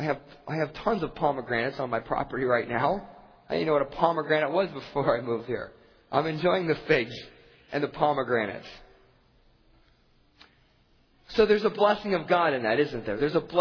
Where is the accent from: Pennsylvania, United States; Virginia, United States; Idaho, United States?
Pennsylvania, United States; Erie; now in Phoenix, United States; when I grew up in Erie, Pennsylvania, dreary Erie, always raining